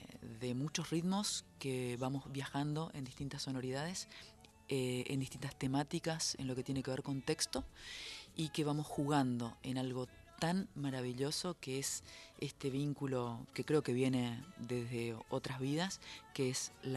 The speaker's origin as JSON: {"language": "Spanish", "region": "Corrientes", "country": "Argentina", "said": "cuando me escuchan hablar con las ellas y esas cosas, es porque vengo de Corrientes y tengo la raíz litoraleña muy marcada"}